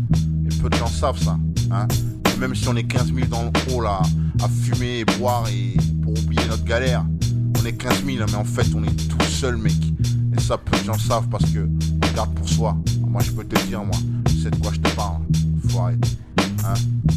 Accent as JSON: {"language": "French", "town": "Paris", "region": "Île-de-France", "country": "France", "tie": "born or raised there", "said": "Moi, je viens de Paris, hein? Je viens de Paris, je suis arrivé dans le 19, dans ma tête, j'avais 5 piges et j'en ai 23"}